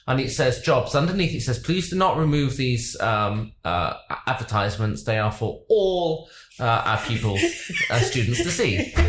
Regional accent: West Midlands, United Kingdom; accent: Brummie; When I was 10, I came to London for the first time ever. I grew up near Birmingham.

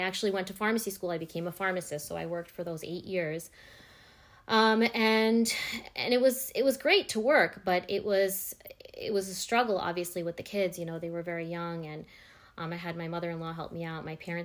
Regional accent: New York, United States; also born or lived in Canada; I was born in Canada a long time ago. And then I pretty much been in New York my whole life. I was raised in Long Island, and I went to high school over there, and then I also went to college over there.

